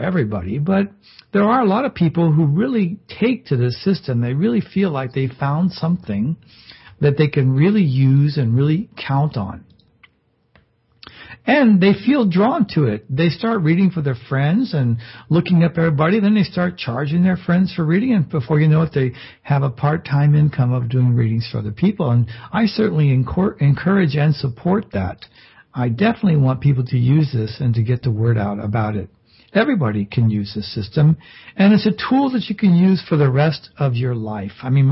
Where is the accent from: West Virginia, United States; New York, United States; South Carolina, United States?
West Virginia, United States; born there; But then I was born in West Virginia, and what can you expect?